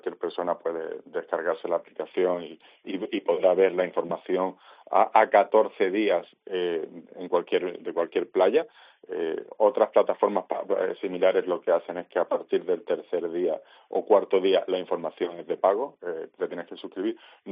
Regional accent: Cádiz, Andalusia, Spain; now in Málaga, Spain; Yo, aunque llevo viviendo muchos años en Málaga, me crié en Cádiz y desde muy pequeño he estado con la tabla y en la playa

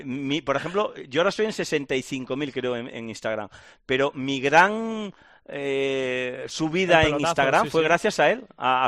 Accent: Arriate, Andalusia, Spain; Es de mi pueblo, es arriano, pero no apostaba solo porque fuera arriano

